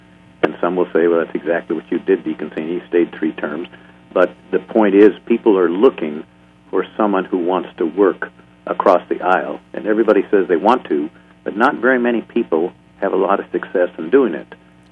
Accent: Arizona, United States; though I was from Pima County, as Dr. Carmona is, nobody knew me

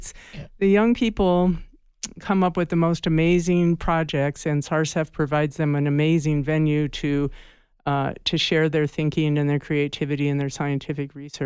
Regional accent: Iowa, United States; I didn't. I grew up in Iowa.

